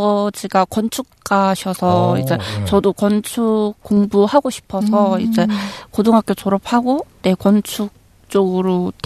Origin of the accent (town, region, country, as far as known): North Korea